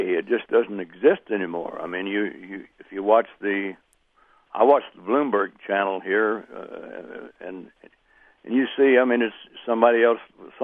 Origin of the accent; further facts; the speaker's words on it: United States; I'm an American. I want America to do well.